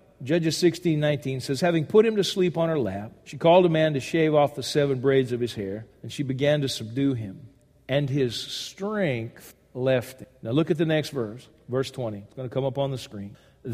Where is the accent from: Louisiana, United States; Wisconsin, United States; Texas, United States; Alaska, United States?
Louisiana, United States; I grew up in Louisiana, and catching one fox was a major feat.